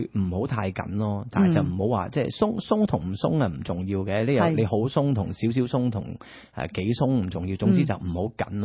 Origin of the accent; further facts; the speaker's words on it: China; 我哋中國人大部分都係有扁平足。